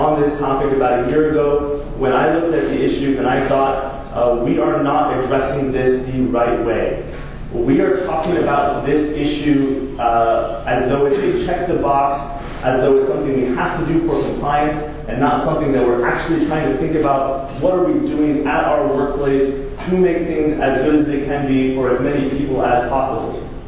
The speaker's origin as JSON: {"language": "English", "region": "Oregon", "country": "United States", "said": "As Anthony said … I'm from Oregon."}